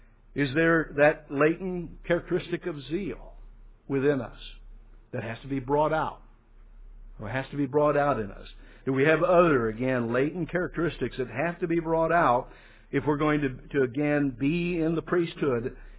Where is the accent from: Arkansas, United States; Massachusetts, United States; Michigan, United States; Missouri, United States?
Arkansas, United States; Fort Smith; born there; I have to remind you I was born in Fort Smith, Arkansas.